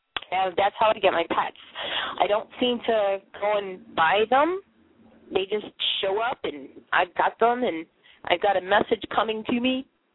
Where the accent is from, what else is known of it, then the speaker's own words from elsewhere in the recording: Boston, Massachusetts, United States; accent: Bostonian; anything besides my Bostonian accent. It stands out.